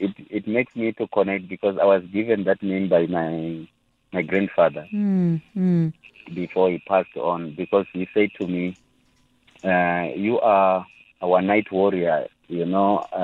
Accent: Pretoria, Gauteng, South Africa; I grew up in Pretoria, but I'm originally from Venda.

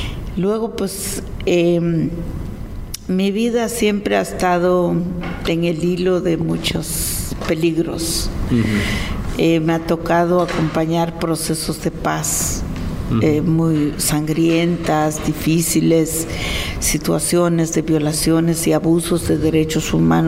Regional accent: Guatemala; pues es un gran honor para mí como mujer guatemalteca

